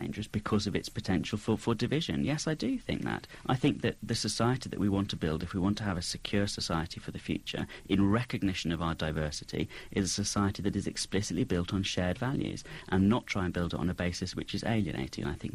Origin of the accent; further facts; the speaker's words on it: United Kingdom; I'm British, my parents are British, my grandparents are British. None of us are Christians.